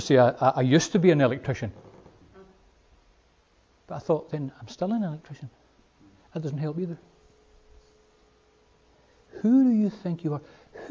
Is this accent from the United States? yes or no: no; Wick, Scotland, United Kingdom; born there; Or I might give my birthplace. I'm from Wick in Caithness. Maybe that explains a whole lot of questions.